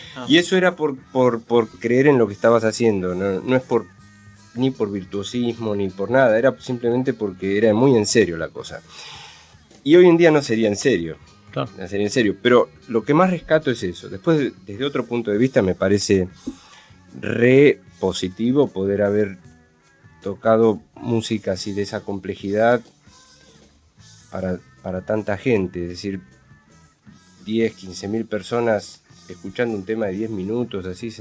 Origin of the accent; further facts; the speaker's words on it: Argentina; Nosotros somos argentinos, tenemos otro sistema.